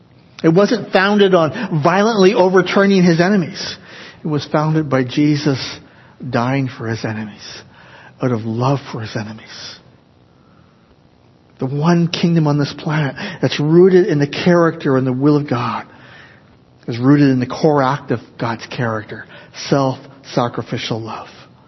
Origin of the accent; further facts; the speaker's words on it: Canada; born there; I'm Canadian. I like being Canadian. I feel very fortunate having been born in Canada.